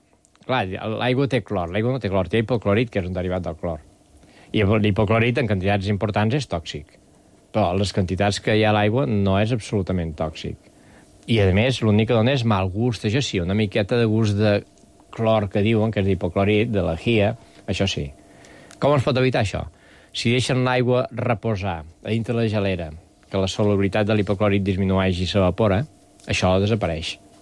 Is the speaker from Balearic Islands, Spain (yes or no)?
no; Catalonia, Spain; Jo, que sóc català